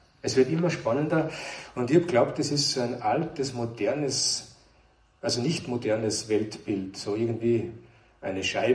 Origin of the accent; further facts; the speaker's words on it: Kuchl, Salzburg, Austria; Also ich bin aus Kuchl, ist ein wesentlicher Teil aus Kuchl. Ist ein sehr schöner Ort.